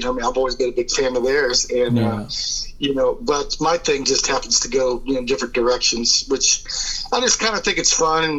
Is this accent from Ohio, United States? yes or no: yes; Columbus, Ohio, United States; Columbus, Ohio area.